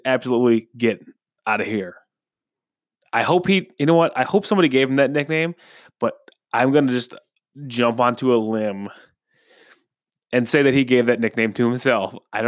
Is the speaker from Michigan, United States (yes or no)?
yes; Michigan, United States; I'm from Michigan.